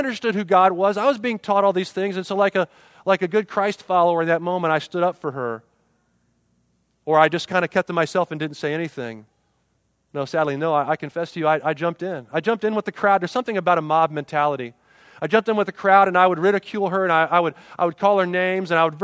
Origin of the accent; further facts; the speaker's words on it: Englewood, Ohio, United States; I was a church planter in my hometown. In Englewood, Ohio, planted a church in a YMCA there called Living Water Church.